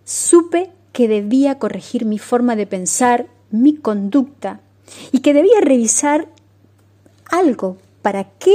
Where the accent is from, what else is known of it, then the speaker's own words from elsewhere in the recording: Lincoln, Buenos Aires Province, Argentina; born there; dejé la ciudad y me mudé a un pueblito de Lincoln, donde nací, en busca de la sanación mental, física.